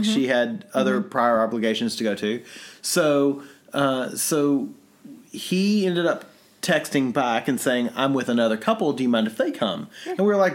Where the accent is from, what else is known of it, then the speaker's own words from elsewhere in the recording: Kentucky, United States; I'm from Kentucky.